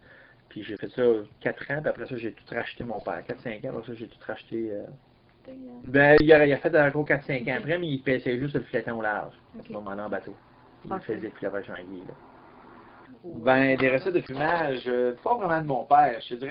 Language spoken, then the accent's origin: French; Kamouraska, Quebec, Canada; je suis né le 9 mars 1970. Je viens de Kamouraska, je suis né à Kamouraska, j'ai toujours vécu là, mes ancêtres aussi, ici en région. Puis on est une famille de pêcheurs, de grand-père, puis père, puis moi aussi.